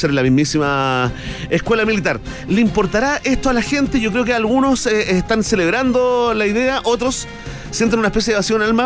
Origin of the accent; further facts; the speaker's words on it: Chile; Soy un mal chileno.